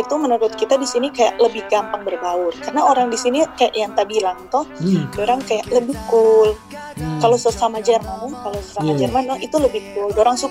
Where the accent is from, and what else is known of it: Indonesia